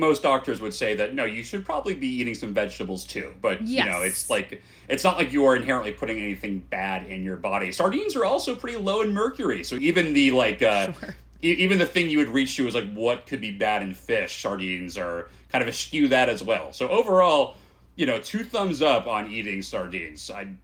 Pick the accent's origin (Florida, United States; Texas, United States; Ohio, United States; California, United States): California, United States; San Diego; Yeah, I grew up in San Diego too, so I like, you know, it was we were a fresh fish society, obviously, down there.